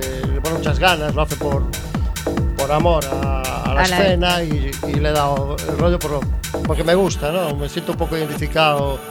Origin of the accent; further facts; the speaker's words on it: Ferrol, Galicia, Spain; Porque es que de donde soy, no se puede hacer mucho más.